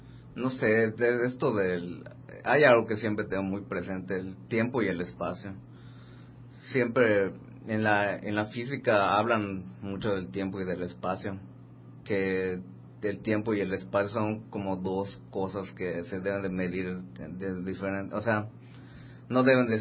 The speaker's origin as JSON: {"language": "Spanish", "town": "Tizimín", "region": "Yucatán", "country": "Mexico", "tie": "born or raised there", "also_born_or_lived": "Cancún", "said": "Yo crecí en Tizimín, Yucatán. Soy de Cancún, pero crecí en Tizimín, Yucatán."}